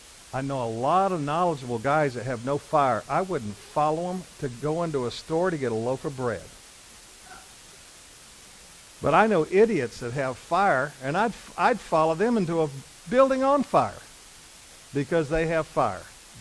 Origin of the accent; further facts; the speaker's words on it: the South, United States; I think part of that is because growing up in the South